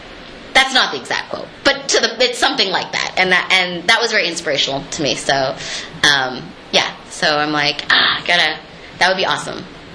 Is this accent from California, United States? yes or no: no; Maynard, Massachusetts, United States; also born or lived in Kalamazoo, Michigan; because I was born in Kalamazoo, Michigan, and I used to live in Maynard, Massachusetts. So like as a kid, I sounded different than I do now.